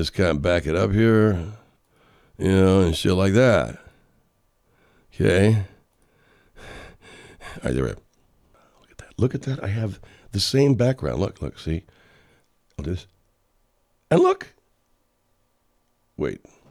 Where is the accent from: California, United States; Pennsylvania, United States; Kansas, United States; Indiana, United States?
California, United States; Arcadia; also born or lived in Pasadena; And here in the L.A. area, in other words, suburban L.A., like where I grew up in Arcadia, Pasadena, they went to the river.